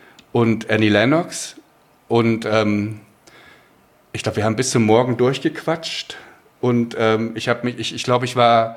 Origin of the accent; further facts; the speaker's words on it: East Germany, Germany; ich als Ossi